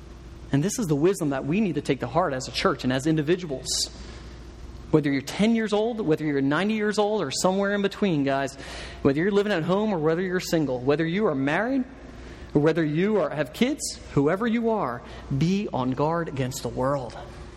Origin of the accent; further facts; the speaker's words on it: Philadelphia, Pennsylvania, United States; It's kind of like me. I'm from Philly. You know what that entails, right? Just, I'm from Philly, all right?